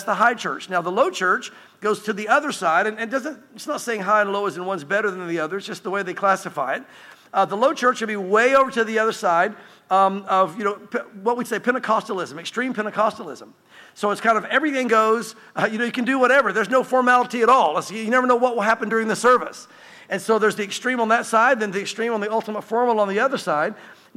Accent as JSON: {"language": "English", "region": "the South", "country": "United States", "tie": "born or raised there", "said": "Growing up in the South, I grew up in religiosity."}